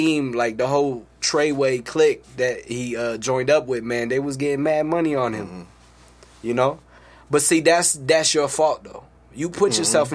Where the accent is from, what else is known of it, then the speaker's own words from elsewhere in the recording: East Coast, United States; Well, I'm from the East Coast, I'm not biased.